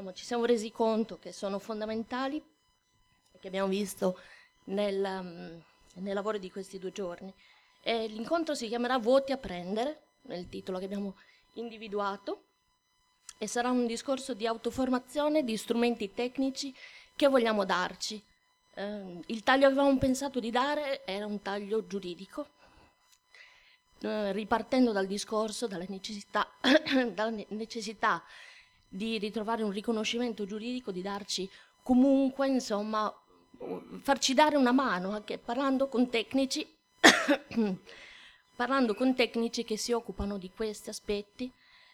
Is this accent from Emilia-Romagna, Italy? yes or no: yes; Bologna, Emilia-Romagna, Italy; vengo da Bologna